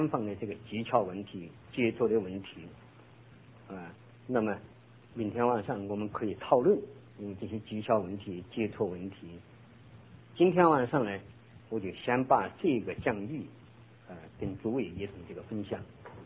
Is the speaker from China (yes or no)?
yes; China; now in United States; 我们中国人来美国，不管你多年，10年也好，20年也好